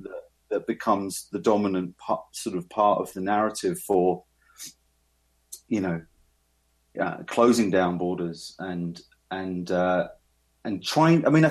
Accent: East of England, United Kingdom; which is on the outskirts of London in the home counties in a county called Essex, which is more of a rural setting. Although where I grew up was in the suburbs.

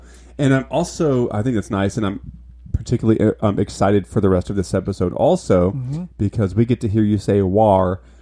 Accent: Texas, United States; And also, as mentioned 1,000 times, you know, I'm from Texas, and I visited it, so it feels kind of fitting.

